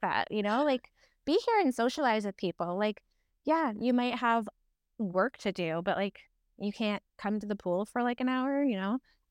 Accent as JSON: {"language": "English", "region": "Ontario", "country": "Canada", "tie": "born or raised there", "said": "I grew up in Ontario"}